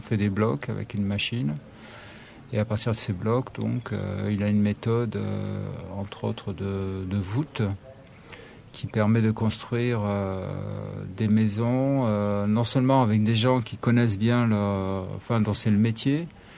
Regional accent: France; now in Auroville, India; je suis français et je suis ici depuis 5 mois.

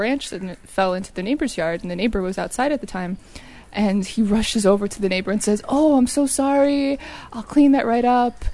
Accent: United States; I'm American. My family's from Cuba, but I was born and raised in the U.S., I spent some time in Greece.

